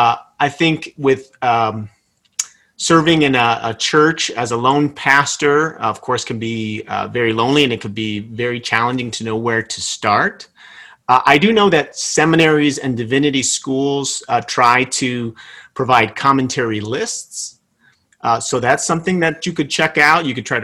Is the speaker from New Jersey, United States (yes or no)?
yes; New Jersey, United States; also born or lived in Massachusetts / Illinois / Oregon; now in Texas, United States; I'm from New Jersey, so I've served churches there. I went to seminary in Massachusetts, spent time in Illinois, served a church in Oregon on the West Coast. Now I'm in Texas.